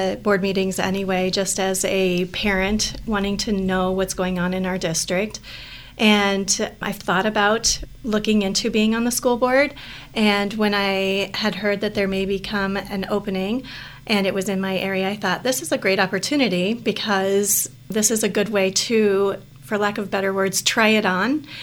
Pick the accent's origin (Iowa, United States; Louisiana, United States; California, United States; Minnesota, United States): Iowa, United States; Dexter; I'm originally from Dexter. So I was born and raised in this area.